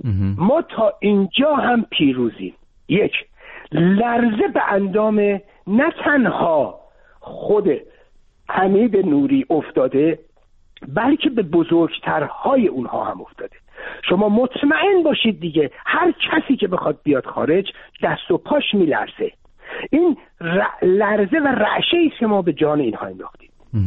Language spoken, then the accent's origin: Persian; Iran; ما به عنوان یک ایرانی وظیفه‌مون چیه؟